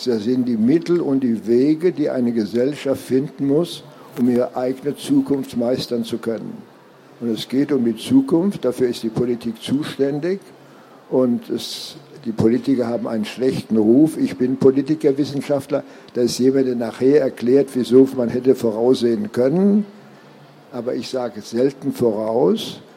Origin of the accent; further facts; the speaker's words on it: Frankfurt, Hesse, Germany; born there; Ich war aber in Frankfurt in meinem Geburtsstadt 47